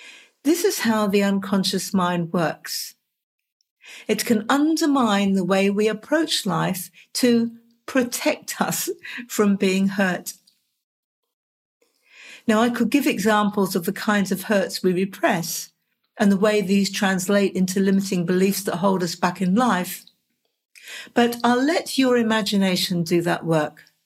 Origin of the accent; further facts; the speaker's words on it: England, United Kingdom; now in Tasmania, Australia; As you may know and hear in my accent, I was born and raised in England and now live in Tasmania, Australia.